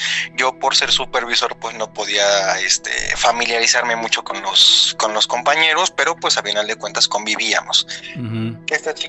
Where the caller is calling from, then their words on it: Mexico City, Mexico; De la Ciudad de México, aquí por Canal de Chalco.